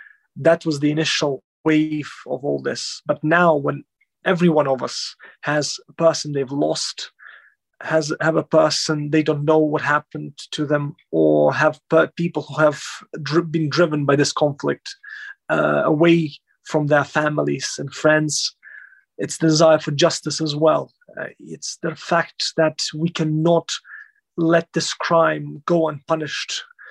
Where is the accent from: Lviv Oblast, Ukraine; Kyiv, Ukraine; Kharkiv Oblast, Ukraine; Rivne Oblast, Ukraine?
Lviv Oblast, Ukraine; Lviv; other people from my hometown of Lviv in Western Ukraine